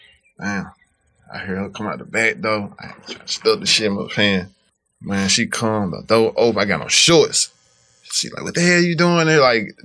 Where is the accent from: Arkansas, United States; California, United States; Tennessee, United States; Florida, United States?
Tennessee, United States; Memphis; Orange Mound, It's like I'm from South Memphis, brother. Mound 5 minutes away from my hood.